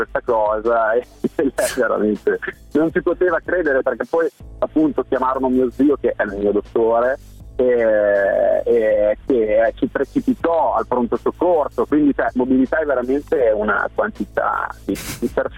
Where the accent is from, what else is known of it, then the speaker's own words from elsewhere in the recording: Sant'Antonio di Medicina, Emilia-Romagna, Italy; accent: Emilian; Io sono dalla provincia di Bologna, nella bassa bolognese.